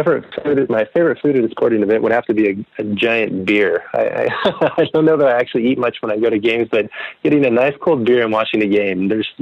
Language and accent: English; California, United States; I was born in the early 80s. And so for my 9th birthday, I grew up near Sacramento.